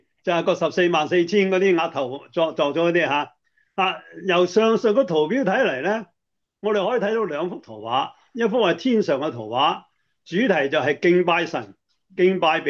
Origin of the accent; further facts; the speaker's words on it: China; 我们呢，尤其是我们中国人，血是代表什么？